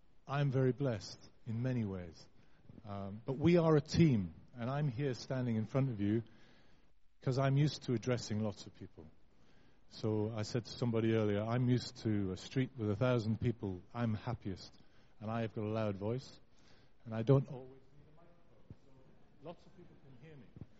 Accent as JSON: {"language": "English", "town": "Newcastle", "region": "North East England", "country": "United Kingdom", "tie": "born or raised there", "accent": "Geordie", "moved": "as an adult", "lives_now": "London, United Kingdom", "said": "I'm a Geordie. I was born in Newcastle. My parents taught me to speak proper"}